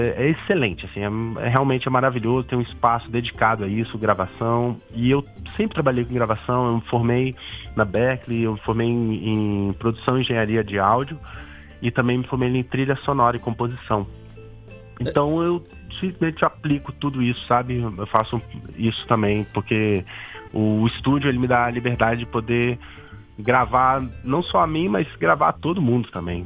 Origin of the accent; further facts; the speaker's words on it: Brazil; E ao mesmo tempo eu também sou brasileiro